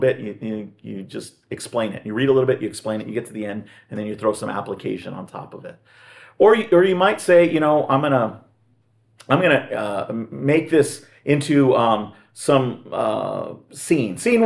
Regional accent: Los Angeles, California, United States; now in Grand Rapids, United States; I'm from Los Angeles originally, and there's so many cultures in Los Angeles.

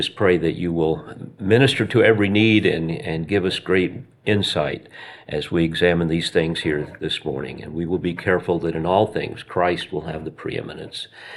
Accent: Nashville, Tennessee, United States; I'm from the Nashville, Tennessee area. I have a church in a kind of a rural suburb about 20 minutes out of Nashville.

